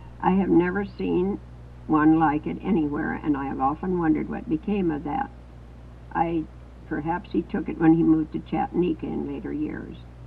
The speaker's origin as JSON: {"language": "English", "town": "Dawson", "region": "Yukon", "country": "Canada", "tie": "born there", "also_born_or_lived": "Fairbanks, United States", "said": "I, as Jim said, I was born in Dawson. My mother went to Circle to take the boat, and it happened to be going upriver, so I was born in Dawson at St. Mary's Hospital."}